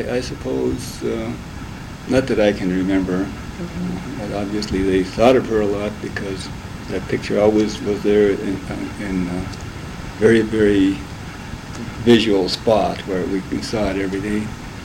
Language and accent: English; Brantwood, Wisconsin, United States; born there; Okay, I was born in Brantwood, Wisconsin. Some say it was in the sauna, I'm not sure about that.